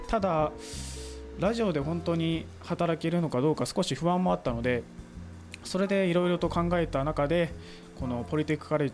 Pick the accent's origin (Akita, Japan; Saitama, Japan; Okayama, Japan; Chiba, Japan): Chiba, Japan; 出身は千葉県から参りました。